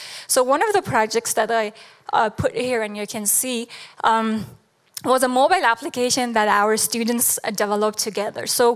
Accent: Afghanistan; also born or lived in Germany; I'm from Afghanistan and I have a master in computer science, I went to Germany and I taught as a computer science professor

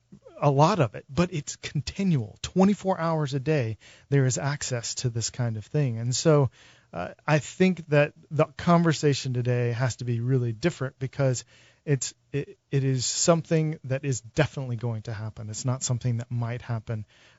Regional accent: the South, United States; Yeah, I grew up in the South, Bible Belt. Was supposed to be, perfect pastor's son.

